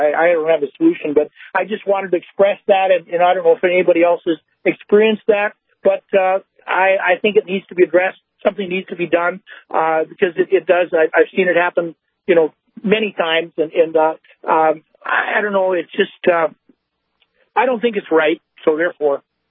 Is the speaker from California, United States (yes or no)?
no; Minot, North Dakota, United States; I'm from Minot. I was driving down Broadway